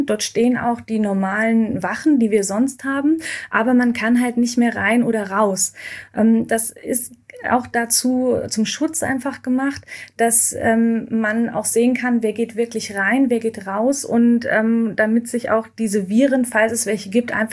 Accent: Germany; ich bin auch Deutsche

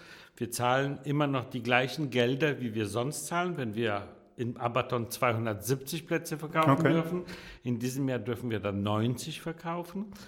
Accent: Denmark; also born or lived in Warsaw, Poland / Italy; Ich bin in Warschau geboren und dann in Dänemark aufgewachsen. Zwischendurch war mal ein bisschen in Italien.

